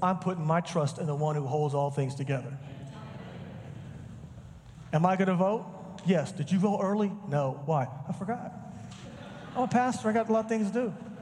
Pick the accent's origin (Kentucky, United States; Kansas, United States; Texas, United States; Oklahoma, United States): Oklahoma, United States; Because I'm from Oklahoma. We don't have good things there.